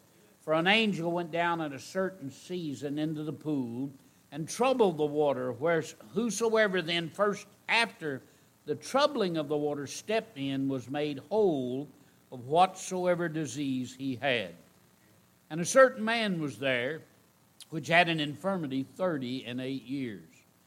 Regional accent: United States; I'm real glad that I'm an American. I'm proud of our country.

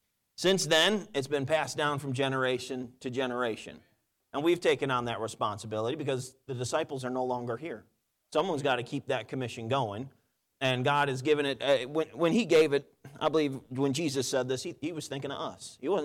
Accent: New York, United States; growing up in New York, there's a lot of Roman Catholicism.

